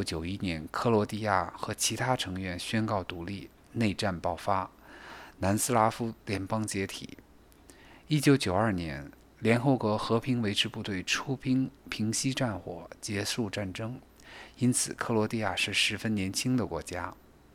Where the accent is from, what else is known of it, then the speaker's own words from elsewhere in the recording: China; moved away; 得知我来自中国，房东哼哼唧唧地唱了起来。